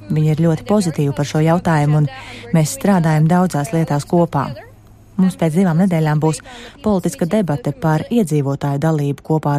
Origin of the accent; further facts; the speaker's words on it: Moscow, Russia; moved away as an adult; now in Denmark; Es esmu no Maskavas, šeit dzīvoju 23 gadus, tā kā tagad esmu dānieti.